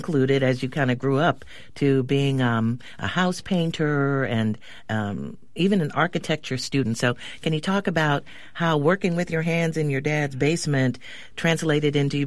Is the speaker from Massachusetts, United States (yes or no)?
no; Cleveland, Ohio, United States; My mom was a maid. My daddy was a steel worker. I grew up in Cleveland. And so I watched the neighborhood change.